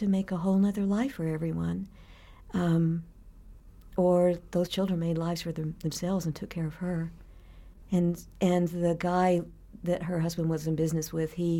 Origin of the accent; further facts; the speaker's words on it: Miami, Oklahoma, United States; And because I was raised in Miami, Oklahoma, around a lot of tribal groups who also were disenfranchised.